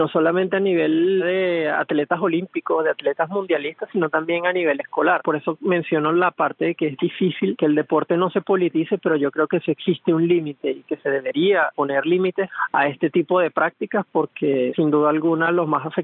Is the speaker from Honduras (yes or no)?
no; Venezuela; Gracias a Dios, como venezolano, nunca me tocó experimentar algún tipo de exclusión por ser venezolano.